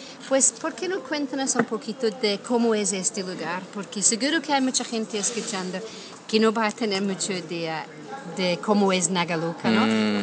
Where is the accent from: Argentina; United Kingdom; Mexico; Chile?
United Kingdom; Scotland; yo soy para mí de Escocia.